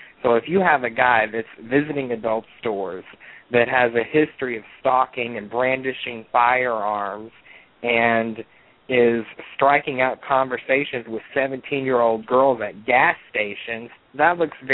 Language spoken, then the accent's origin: English; Tennessee, United States; in my home state of Tennessee